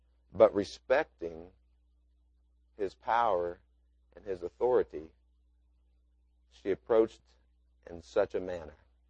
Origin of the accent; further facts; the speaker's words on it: Missouri, United States; I'm from Northeast Missouri, and like many places in the country, you have packs and packs and packs of coyotes